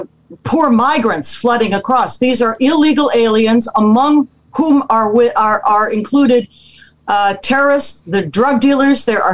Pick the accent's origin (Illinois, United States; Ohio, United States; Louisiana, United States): Ohio, United States; Cleveland; when I traveled to my hometown of Cleveland, Ohio, for a high school reunion